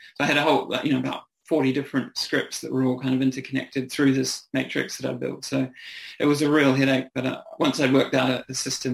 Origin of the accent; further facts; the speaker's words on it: New Zealand; moved away as an adult; now in Australia; because I'm a New Zealander, so I have I moved over here in my early 20s